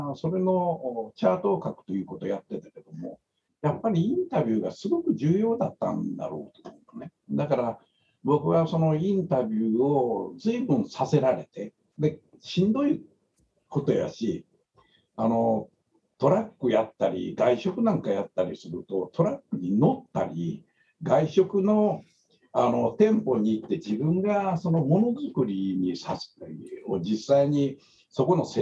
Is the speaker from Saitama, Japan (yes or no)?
no; Osaka, Japan; よく大阪人やからなんかおもろいことあれへんか、あれへんなあいうのがこの挨拶を交わしたんやな。